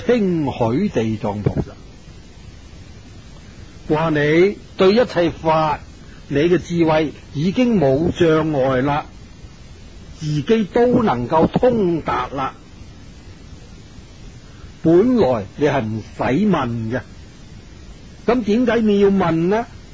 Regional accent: China; 我哋中国人嘅习惯就先将事情讲出嚟，然后要求解释。

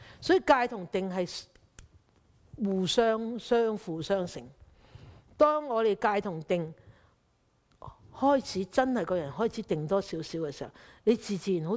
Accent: Hong Kong; now in Canada; 你看看我们香港人呢，不知道是不是因为香港的环境

